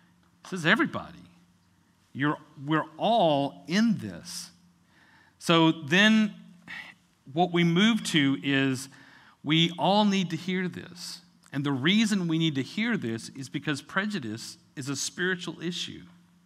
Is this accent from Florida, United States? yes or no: no; Fort Worth, Texas, United States; but I grew up in Fort Worth, right? And there's only one kind of Mexican food. It's Tex-Mex.